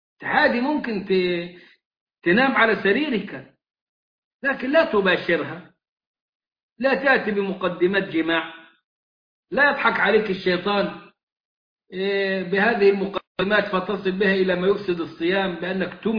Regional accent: Egypt; واسألوا عندنا في مصر شركة ماتسيان، ماتسيان كيف تصنع السجاير؟

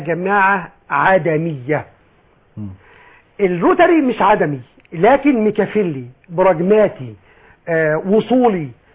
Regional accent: Egypt; لأن أنا مصري وأنا مسلم.

